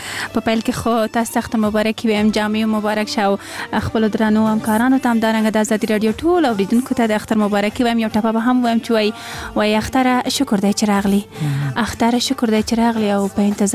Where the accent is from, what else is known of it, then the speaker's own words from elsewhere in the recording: Kabul, Afghanistan; زه په زابل ولایت کې زیږېدلی هم نه یم زه په کابل کې زیږېدلی یم او دلته رالویه شوی یم